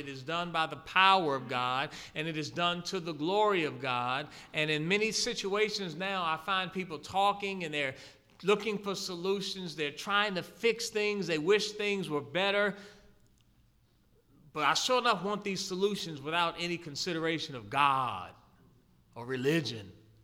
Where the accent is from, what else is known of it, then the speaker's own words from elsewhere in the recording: Maryland, United States; I grew up near Andrews Air Force Base